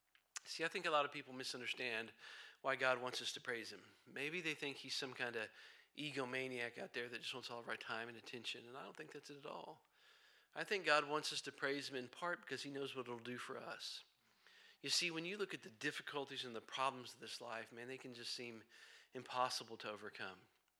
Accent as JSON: {"language": "English", "town": "Johnson City", "region": "Tennessee", "country": "United States", "said": "I come from Johnson City, Tennessee."}